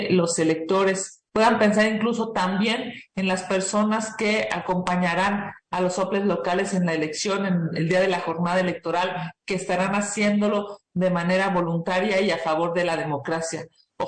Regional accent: Mexico; Por supuesto que la mañanera de hoy ha sido de las peores que hemos tenido que vivir como mexicanos.

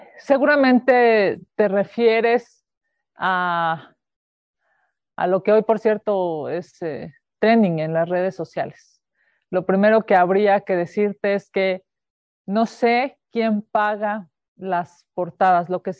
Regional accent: Mexico City, Mexico; para quienes somos de la Ciudad de México, para quienes somos chilangos, para quienes vivimos en esta capital

